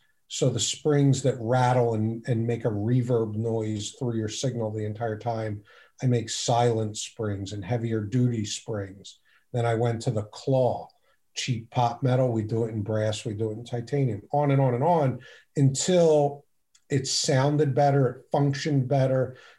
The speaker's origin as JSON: {"language": "English", "town": "Philadelphia", "region": "Pennsylvania", "country": "United States", "tie": "born or raised there", "also_born_or_lived": "Abington", "said": "I grew up in Northeast Philadelphia."}